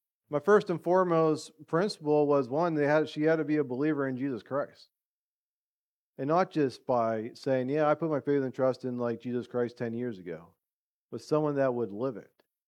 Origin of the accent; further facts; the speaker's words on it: Pennsylvania, United States; also born or lived in Colorado; I was born in Colorado, one of those random facts. Lived out there for 2 years until I was 2 years old and moved back to Pennsylvania.